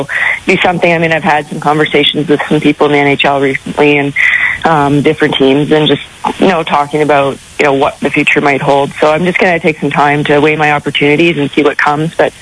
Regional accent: Saskatchewan, Canada; a little girl growing up in Shawnee, Saskatchewan

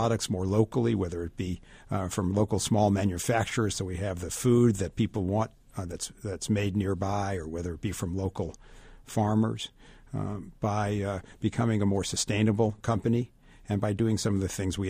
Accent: Queens, New York, United States; I'm from New York. I grew up in Queens. My mom's still there in the house I grew up in.

